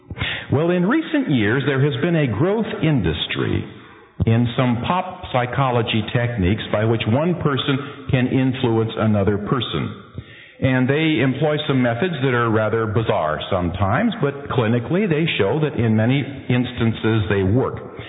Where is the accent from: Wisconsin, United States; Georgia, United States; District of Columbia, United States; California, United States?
California, United States; Santa Monica; I was born in Santa Monica, right down there at the foot of Sunset Boulevard.